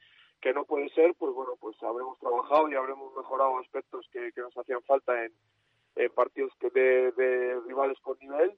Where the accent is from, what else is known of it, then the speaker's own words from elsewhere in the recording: Valladolid, Castile and León, Spain; Yo como vallisoletano siempre he querido lo mejor para las categorías inferiores